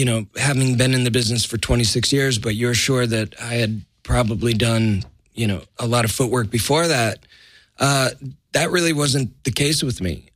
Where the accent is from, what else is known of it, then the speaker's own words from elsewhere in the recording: Los Angeles, California, United States; I always wanted to be an actor, and I grew up in Los Angeles. I grew up in East LA, 12 miles from Hollywood, but it was, another world away.